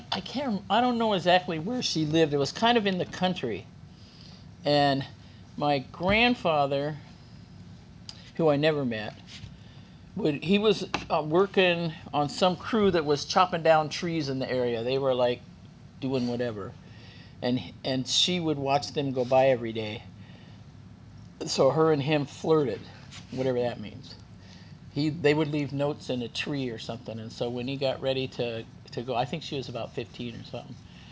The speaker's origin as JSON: {"language": "English", "town": "Klamath Falls", "region": "Oregon", "country": "United States", "tie": "born or raised there", "said": "I grew up in Southern Oregon in a logging town. Klamath Falls, Oregon was owned by Weyerhaeuser. In the 50s, I was born in 47. We lived in the mill community."}